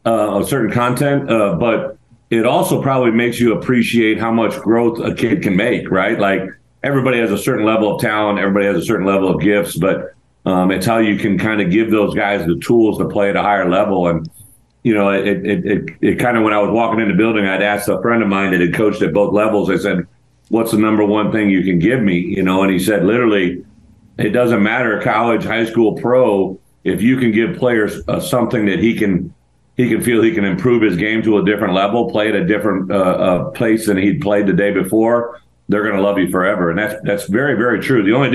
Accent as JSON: {"language": "English", "region": "Illinois", "country": "United States", "said": "I'm from Illinois originally, right?"}